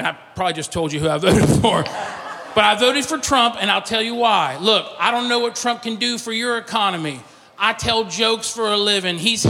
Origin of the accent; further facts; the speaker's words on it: Florida, United States; I told you I was from Florida originally.